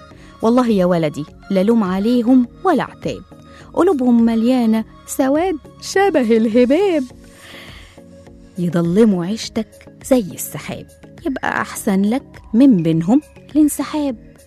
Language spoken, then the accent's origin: Arabic; Egypt; ده زي كده اللي يسيب التجمع ويروح 6 أكتوبر عندنا في مصر ويقولك أنا اتغربت